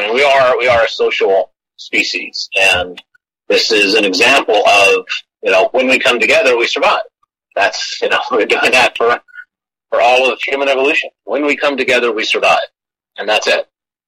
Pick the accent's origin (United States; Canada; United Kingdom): United States; Texas; And I am from Texas, grew up in Texas, grew up on a ranch.